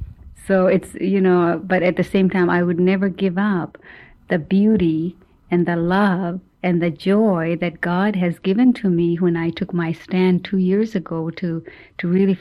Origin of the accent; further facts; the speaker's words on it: Alaska, United States; We've got the regional and village corporations, and in my hometown, we've got the North Slope Borough.